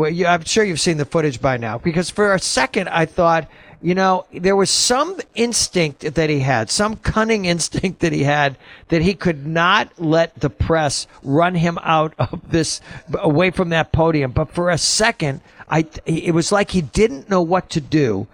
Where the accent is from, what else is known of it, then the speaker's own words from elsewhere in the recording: Southern United States, United States; As a Southerner and someone who grew up in a state not far from where I am right now